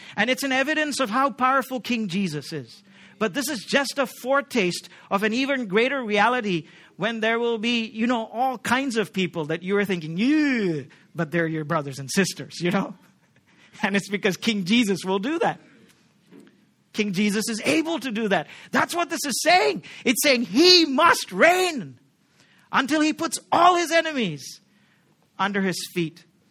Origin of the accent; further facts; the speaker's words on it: Pune, Maharashtra, India; I'm from Pune, unfortunately.